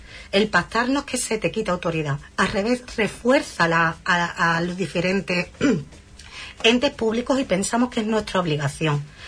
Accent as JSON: {"language": "Spanish", "town": "Huelva", "region": "Andalusia", "country": "Spain", "said": "yo soy de Huelva"}